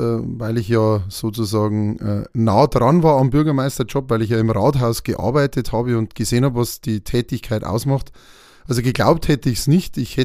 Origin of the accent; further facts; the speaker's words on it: Utzenhofen, Bavaria, Germany; ich bin hier in Utzenhofen aufgewachsen. Ich habe sozusagen eine ganz einfache Biografie. Ich bin gebürtiger Kastler, weil ich im Krankenhaus in Kastel, damals noch Krankenhaus, jetzt Seniorenheim, geboren bin.